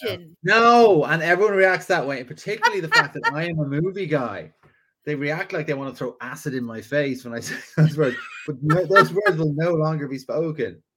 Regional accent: Ireland; now in United States; Now, I, as an Irish person, I'm expected to love drinking whiskey

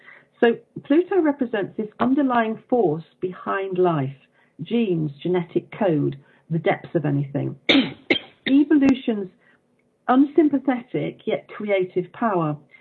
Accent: England, United Kingdom; and I'm English

